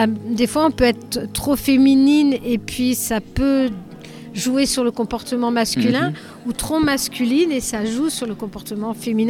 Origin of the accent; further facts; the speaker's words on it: Gien, Centre-Val de Loire, France; Oui, je suis de Gien.